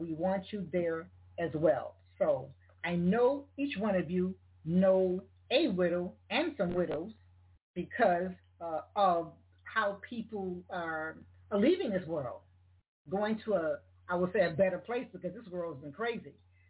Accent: South Carolina, United States; also born or lived in New York City; now in Atlanta, United States; But you remember, I am from South Carolina, a way of spending 8 years in New York and coming to Atlanta.

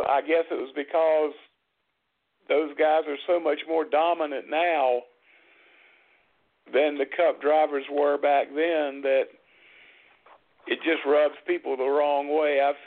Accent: the South, United States; We're all from the South, and you know the golden rule as good as I do.

